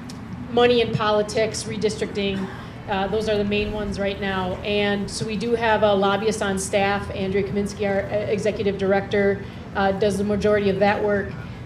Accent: Milwaukee, Wisconsin, United States; now in Madison, United States; I'm a Wisconsin native. I was born and raised in Milwaukee and now live in Madison for the last dozen years or so.

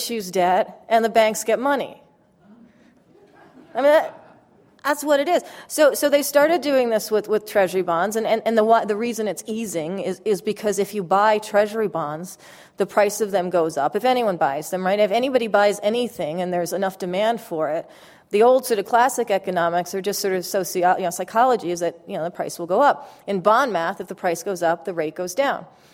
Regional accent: California, United States; I'm from California, I live partly in LA and in a town called Ojai

